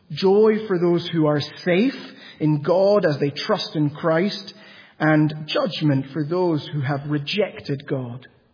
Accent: Peru; Growing up in Peru, in the part of Peru where we did, earthquakes were really common. My dad actually texted me 2 weeks ago. He and my mum live in Peru

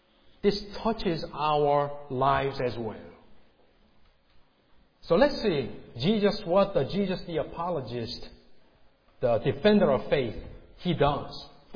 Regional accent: South Korea; English is a second language; When I was young growing up in Korea, there was a TV channel that was designed for the American forces stationed in Seoul, Korea.

